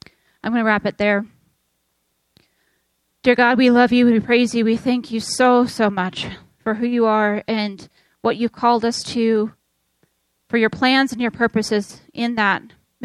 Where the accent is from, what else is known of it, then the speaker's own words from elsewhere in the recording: United States; If I know that I am a woman, I know that I am American